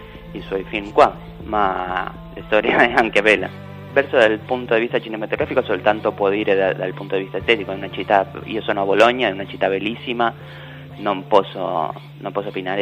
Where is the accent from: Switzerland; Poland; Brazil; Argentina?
Argentina; Italian is a second language; moved away as an adult; now in Italy; sono dall'Argentina